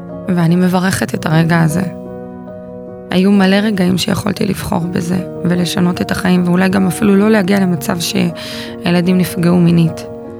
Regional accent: North, Israel; אני מהצפון אחרי 4 ימים בערך מגיעה לבית שמש, לאחותי.

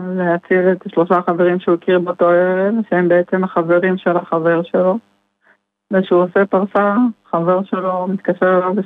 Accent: Jerusalem, Jerusalem District, Israel

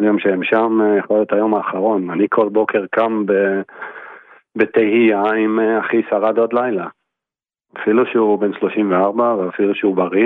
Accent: Rishon LeZion, Central District, Israel; אנחנו מראשון לציון במקום.

